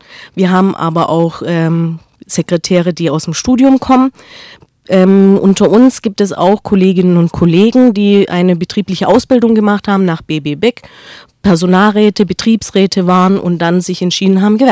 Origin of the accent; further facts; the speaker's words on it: Neu-Ulm, Bavaria, Germany; also born or lived in Ulm; ich bin gebürtige Ulmerin, bin in Neu-Ulm in Bayern aufgewachsen. Deswegen, naja, gehöre ich nach Baden-Württemberg, Bayern.